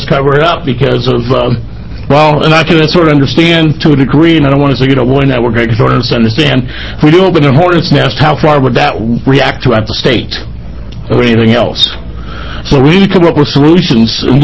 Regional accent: Toledo, Oregon, United States; I'm from Toledo, Oregon, Lincoln County.

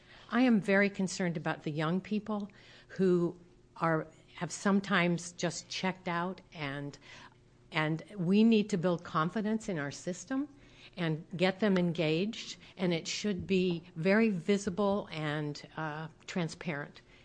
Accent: Portland, Oregon, United States; Good afternoon. … from Portland, Oregon.

